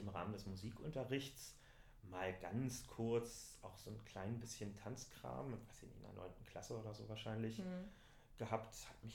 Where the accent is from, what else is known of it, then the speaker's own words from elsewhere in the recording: Berlin, Germany; Also als Berliner, der irgendwie auch zum Feiern durchaus mal unterwegs ist, kommst du ja an Techno letztlich gar nicht vorbei.